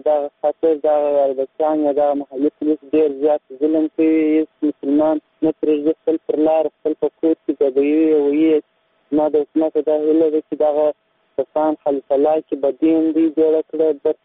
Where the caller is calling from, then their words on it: Kandahar, Afghanistan; له کندهار ولایت څخه خبره کوم.